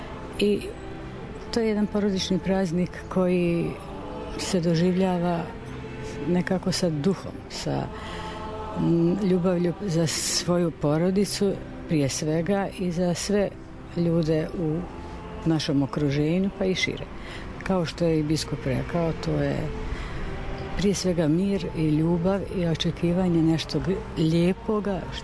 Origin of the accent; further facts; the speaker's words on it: Slovenia; Ja sam Slovenka.